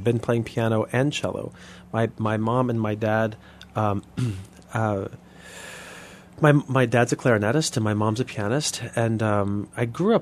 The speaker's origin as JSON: {"language": "English", "town": "Woodbridge", "region": "Virginia", "country": "United States", "tie": "born or raised there", "said": "In Woodbridge, Virginia."}